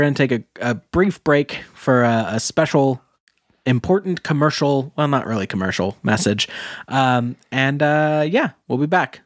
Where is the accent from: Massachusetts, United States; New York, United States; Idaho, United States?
Idaho, United States; Boise; headquartered right here in my hometown of Boise, Idaho.